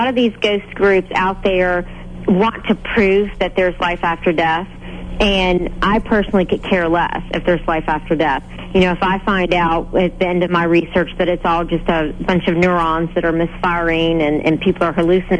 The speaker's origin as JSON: {"language": "English", "region": "Virginia", "country": "United States", "tie": "born or raised there", "said": "I was motivated because as a child, I was born and raised in Virginia, and I experienced a lot of unexplainable things."}